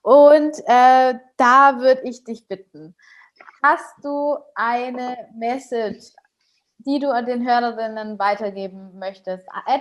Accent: Munich, Bavaria, Germany; Bei uns in München sagt man immer Stau auf dem mittleren Ring

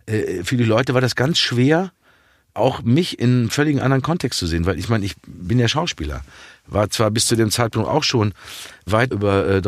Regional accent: Dortmund, North Rhine-Westphalia, Germany; als Dortmunder Junge damit aufgewachsen

